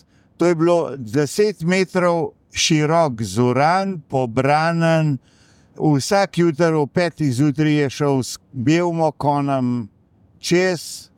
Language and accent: Slovenian; Mengeš, Central Slovenia, Slovenia; iz Mengša